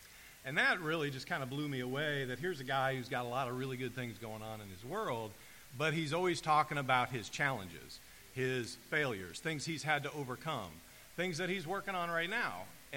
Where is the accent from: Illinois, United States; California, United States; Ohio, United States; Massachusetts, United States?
Ohio, United States; now in Tallahassee, United States; And here I was, I had moved here to Tallahassee back in 2000, and I grew up in Ohio.